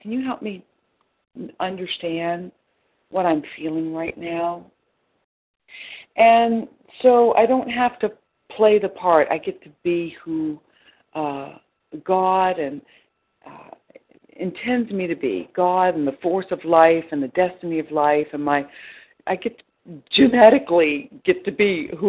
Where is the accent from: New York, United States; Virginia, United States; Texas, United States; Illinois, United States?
Virginia, United States; I'm from Virginia.